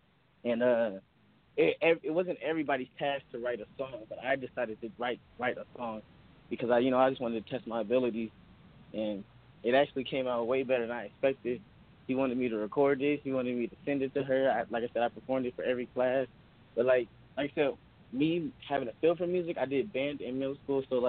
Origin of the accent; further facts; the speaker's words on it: Las Vegas, Nevada, United States; I was born and raised in Vegas, you know, I've been doing music.